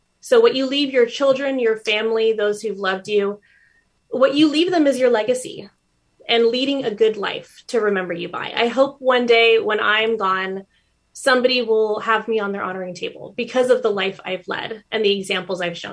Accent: San Diego, California, United States

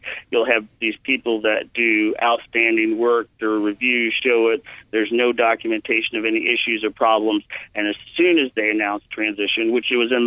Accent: Bible Belt, United States; You know, I grew up in the Bible Belt. I reside in the Bible Belt

